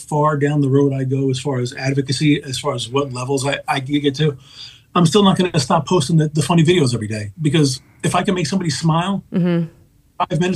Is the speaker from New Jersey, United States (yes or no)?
yes; New Jersey, United States; I'm from New Jersey.